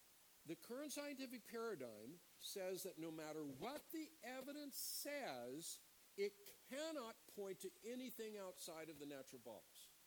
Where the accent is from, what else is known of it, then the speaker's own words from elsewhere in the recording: Idaho, United States; When I was 16, I grew up in Idaho.